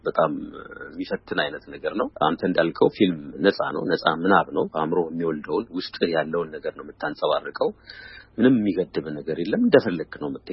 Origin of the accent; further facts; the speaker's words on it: Addis Ababa, Ethiopia; now in abroad; ውጭ ሀገር ብኖርም ያደግኩት ትልቅ እስኮን ድረስ የኖርኩት ኢትዮጵያ ውስጥ ነው፣ አዲስ አበባ ነው።